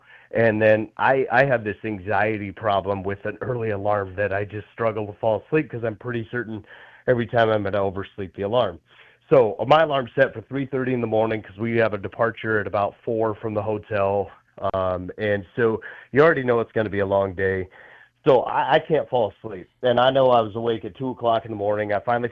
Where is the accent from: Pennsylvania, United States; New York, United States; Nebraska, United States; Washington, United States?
Nebraska, United States; I'm actually from South Central part of Nebraska.